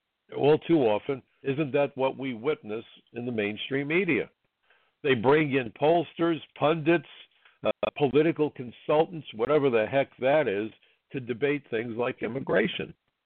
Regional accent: New York, United States; I decided, as an American, as a New Yorker, as a former INS agent

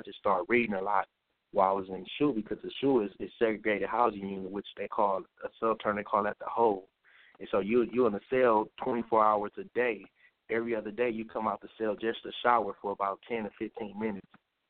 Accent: Los Angeles, California, United States; I'm from Los Angeles, California.

